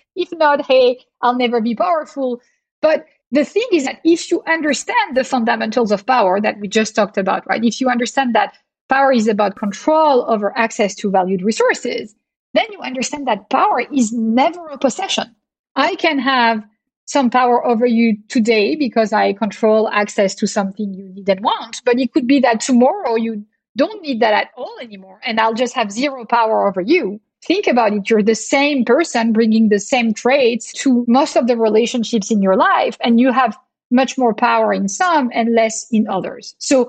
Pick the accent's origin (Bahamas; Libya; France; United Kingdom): France; Marseille, Provence-Alpes-Côte d'Azur; And I grew up in Marseille in a family of Italian immigrants.